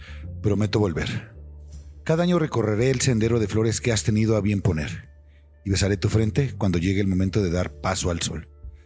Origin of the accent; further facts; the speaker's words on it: Mexico; Las leyendas son muy importantes para nosotros como mexicanos